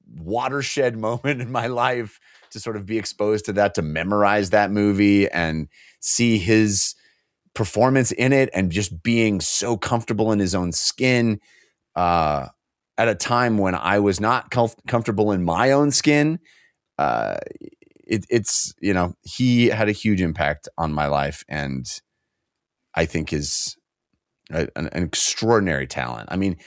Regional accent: California, United States; I performed live numerous times growing up in the Bay Area, went to see it in Berkeley a bunch of times

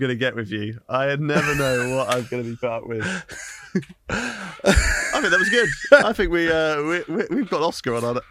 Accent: England, United Kingdom; I'm English

